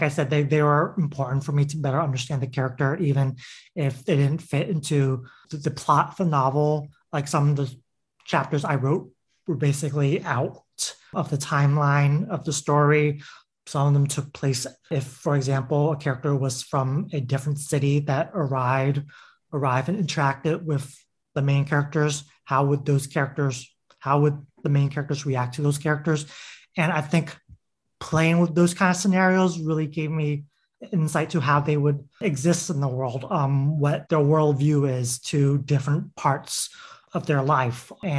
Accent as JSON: {"language": "English", "town": "Washington, D.C.", "region": "District of Columbia", "country": "United States", "tie": "born or raised there", "said": "I planned to set it in my hometown of Washington, D.C., but I really felt a wall there."}